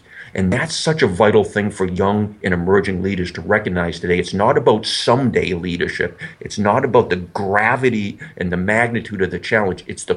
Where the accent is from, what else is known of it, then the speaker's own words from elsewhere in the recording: Boston, Massachusetts, United States; I'll just pick my hometown, Boston, right?